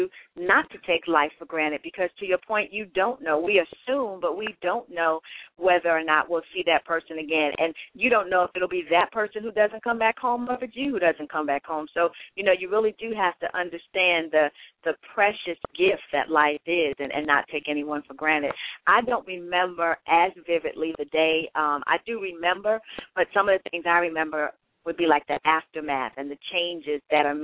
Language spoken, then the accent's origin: English; New York, United States; Yeah, you know, I'm from New York, and so it really is amazing that I don't know anyone that passed away in that, because that is my home state